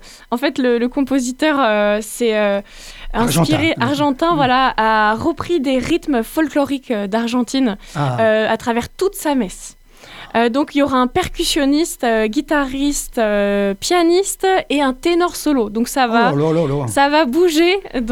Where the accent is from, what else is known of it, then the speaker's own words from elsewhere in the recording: Île-de-France, France; De la région parisienne.